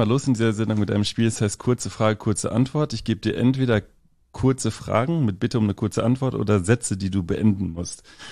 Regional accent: Gelsenkirchen, North Rhine-Westphalia, Germany; born there; Als gebürtiger Gelsenkirchener

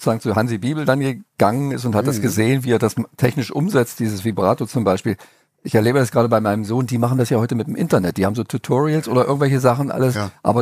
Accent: Magdeburg, Saxony-Anhalt, Germany; Mein alter Freund Pitti Piatkowski, mit dem ich ja gemeinsam musikalisch groß geworden bin in Magdeburg damals

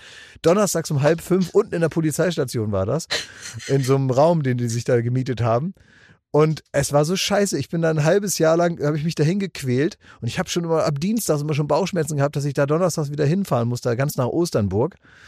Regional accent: Oldenburg, Lower Saxony, Germany; weil ich in meiner Kindheit, meiner Jugend halt überall mit dem Fahrrad immer hinfahren musste. Als Oldenburger Junge

